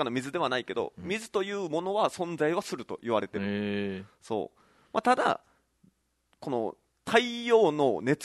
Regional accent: Kagoshima, Japan; 僕のね、地元の鹿児島の半島の方ですね、うん、もう月とかと比べたらちっちゃすぎる、もう大隅半島というのが。

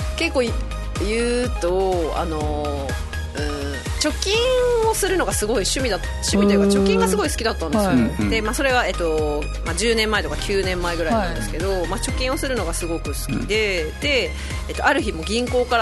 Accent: Chiba, Japan; now in Okinawa, Japan; あ、私千葉出身で

